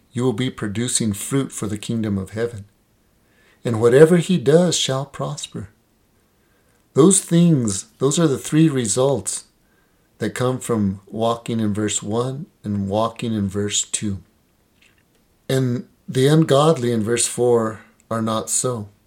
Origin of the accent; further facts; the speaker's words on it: Española, New Mexico, United States; Growing up in Española, there was many trees along the border of our property on the farm because the Rio Chama was at its end, at the end of the property.